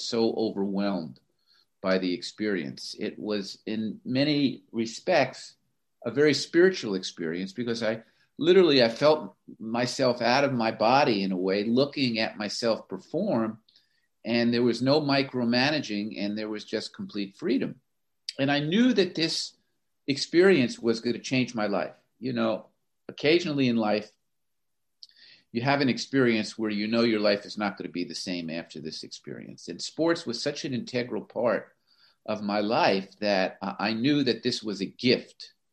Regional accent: Florida, United States; my sport when I was growing up was tennis, and I grew up in Florida, had a good junior career.

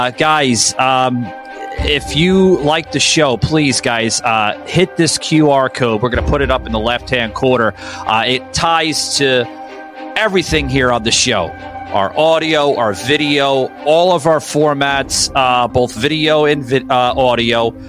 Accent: New York City, New York, United States; A little side note about me. I grew up in New York City.

